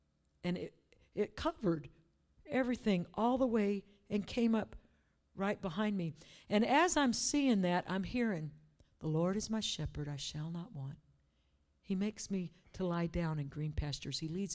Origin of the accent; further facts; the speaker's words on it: Colorado, United States; I grew up in Colorado